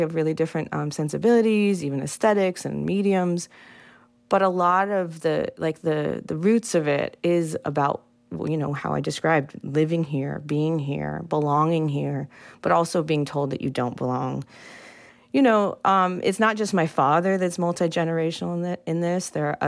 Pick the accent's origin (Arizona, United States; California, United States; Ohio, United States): California, United States; Los Angeles; Yeah, so I grew up in Los Angeles. I have lived away from it, but it's always been home.